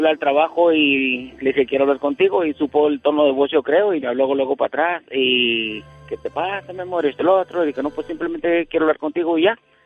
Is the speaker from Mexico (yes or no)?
yes; Chihuahua, Mexico; Soy de Chihuahua.